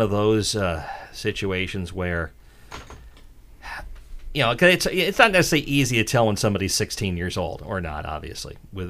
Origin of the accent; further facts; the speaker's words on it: Eugene, Oregon, United States; I grew up in Eugene, which, I mean, this is late 70s, early 80s. We had bike lanes there already. I mean, Eugene was way ahead of the game on that.